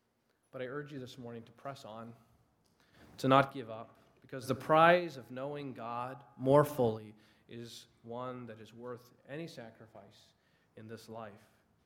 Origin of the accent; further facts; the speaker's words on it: Michigan, United States; We grew up in Michigan. My grandparents were in Florida